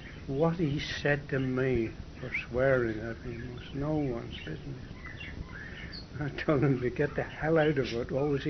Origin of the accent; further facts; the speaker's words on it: England, United Kingdom; I said, "I'm fighting for my country and I'm English."